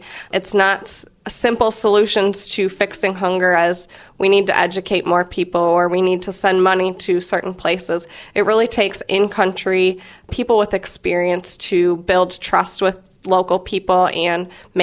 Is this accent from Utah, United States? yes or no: no; Black Earth, Wisconsin, United States; I grew up in Black Earth, Wisconsin, just west of Madison on a hobby farm